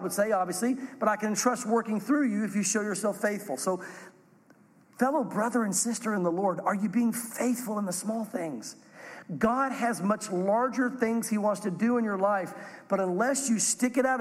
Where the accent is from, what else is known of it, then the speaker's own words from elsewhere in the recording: Tennessee, United States; Now, we're from the South. We're from Tennessee.